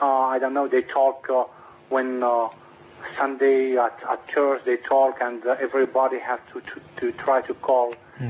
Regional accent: Morocco; English is a second language; I'm from Morocco.

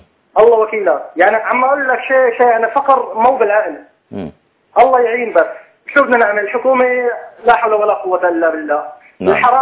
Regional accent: Homs, Homs Governorate, Syria; أخي أنا من حمص

